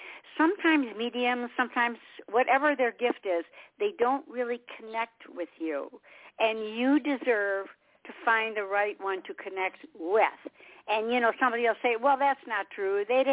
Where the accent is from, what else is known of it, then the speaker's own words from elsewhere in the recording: Detroit, Michigan, United States; I'm from Detroit originally, so I've got my rock and roll going, my Motown stuff.